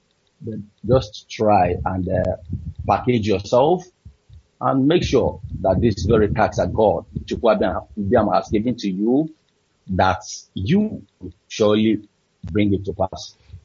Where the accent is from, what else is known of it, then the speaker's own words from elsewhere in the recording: Orifite, Anambra, Nigeria; now in Malaysia; Okay, I come from Orifite.